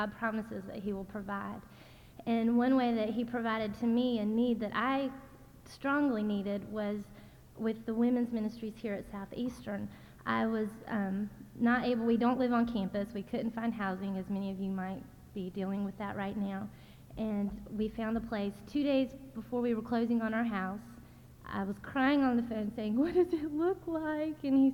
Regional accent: Jacksonville, Florida, United States; And I came from Jacksonville, Florida, which is about 500 miles south. Get on 95 and go. And I grew up in a large church and was there my entire life and left and came here to this small little town.

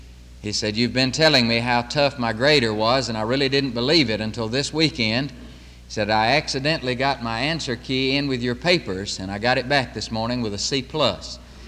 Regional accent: the South, United States; Now, I'm from the South, and that means fish and hush puppies for breakfast.

